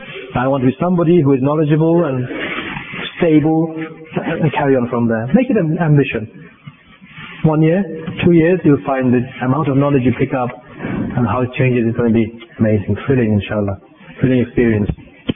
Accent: United Kingdom; We have to make a New Year's resolution, I suppose, to follow the culture of this country. We are British.

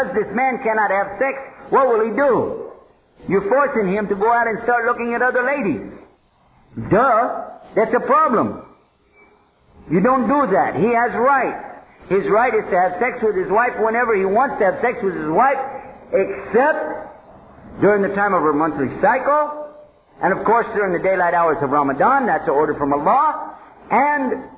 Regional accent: Texas, United States; Don't laugh. I'm from Texas.

